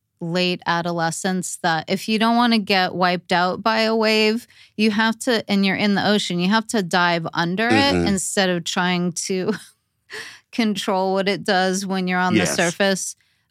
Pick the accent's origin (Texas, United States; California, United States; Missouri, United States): California, United States; Torrance; Right. I grew up in Torrance.